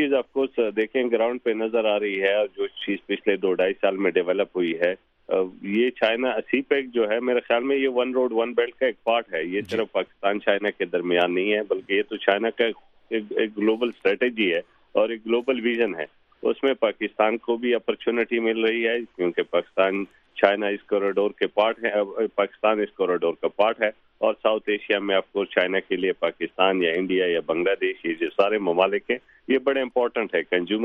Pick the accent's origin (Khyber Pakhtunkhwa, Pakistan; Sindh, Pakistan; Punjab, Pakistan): Khyber Pakhtunkhwa, Pakistan; میں خود ایک پٹھان آدمی ہوں, آفریدی ہوں, اس ٹرائبل ایریا سے بلانگ کرتا ہوں